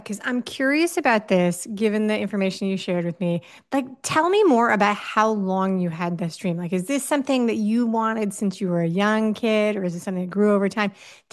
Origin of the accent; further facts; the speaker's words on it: New York City, New York, United States; The thing that's funny about that is that I grew up in New York City.